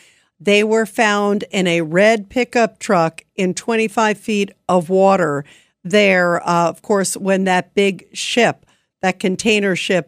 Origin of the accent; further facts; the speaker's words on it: Brooklyn, New York, United States; born there; I was born in Brooklyn, Sean. So, you know, I love that community.